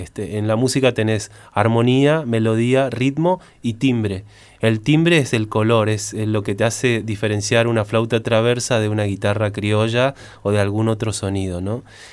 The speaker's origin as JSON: {"language": "Spanish", "town": "Resistencia", "region": "Chaco", "country": "Argentina", "also_born_or_lived": "Córdoba", "moved": "as an adult", "said": "yo empecé tocando una especie de rock experimental en Chaco, de donde soy, en Resistencia. Ajá. Y a los 18 años decidí ir a estudiar música a Córdoba, a la Universidad de Córdoba."}